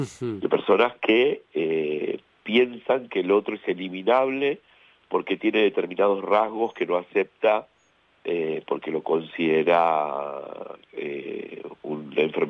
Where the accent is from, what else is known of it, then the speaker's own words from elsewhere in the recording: southern Chile, Chile; born there; moved away; Yo nací en Chile y nací en el sur de Chile.